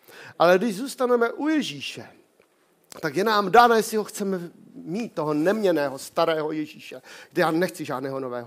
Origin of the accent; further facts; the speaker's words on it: Bohemia, Czechia; born there; Já ti děkuji, že jsem se narodil v Čechách. V tenhle čas.